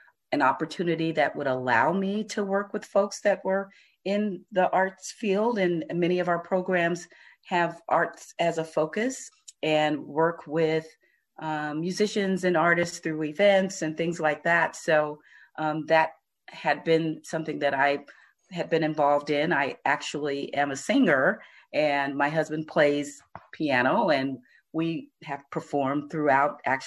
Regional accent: Oakland, California, United States; And it happened to be right in my hometown, not hometown, but in my town. I'm actually from Oakland.

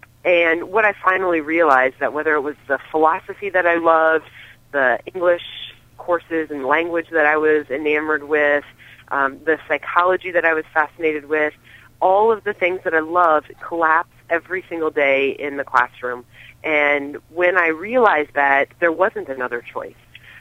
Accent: Iowa, United States; Not for me. I was born in Iowa. I graduated from Winterset High School. Both of my post-secondary degrees are from Iowa State University.

